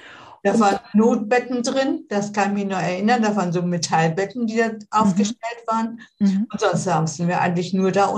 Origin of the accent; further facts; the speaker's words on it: Wrocław, Lower Silesian Voivodeship, Poland; born there; In Breslau.